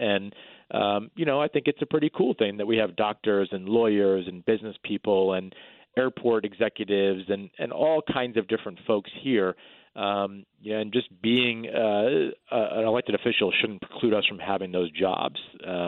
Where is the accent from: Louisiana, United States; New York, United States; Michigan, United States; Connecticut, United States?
Connecticut, United States; Guilford; It's my hometown of Guilford and then half of the town of Brantford.